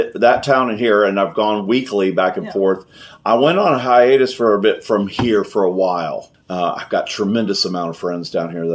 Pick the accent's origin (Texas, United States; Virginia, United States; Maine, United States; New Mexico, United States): Texas, United States; I am definitely from Texas. Been here all my life.